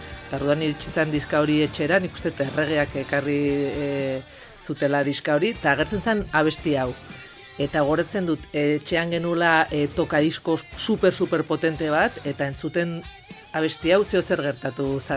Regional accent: Tolosa, Basque Country, Spain; Tolosakoa naiz

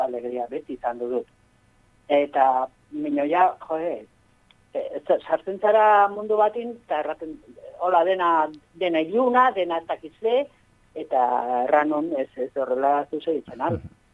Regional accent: Sunbilla, Navarre, Spain; born there; now in Oronoz, Spain; ni jaio nintzen Zumbilen

